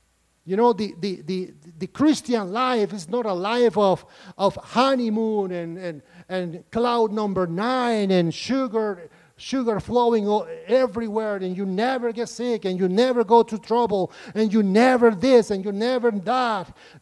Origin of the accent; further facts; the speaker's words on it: Nicaragua; I come from Nicaragua, as many of you know. And my people, we are under a dictatorship.